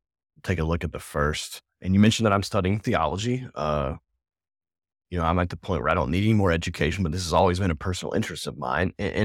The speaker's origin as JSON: {"language": "English", "region": "Alabama", "country": "United States", "tie": "born or raised there", "said": "I'm now living back in my home state of Alabama"}